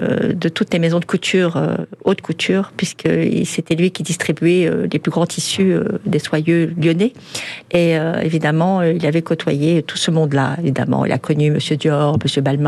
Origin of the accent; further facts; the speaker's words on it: Casablanca, Casablanca-Settat, Morocco; also born or lived in Suresnes; C'est ce que maman avait prévu pour nous. Paris étant un petit peu difficile pour élever ses filles, maman avait préféré le soleil du Maroc.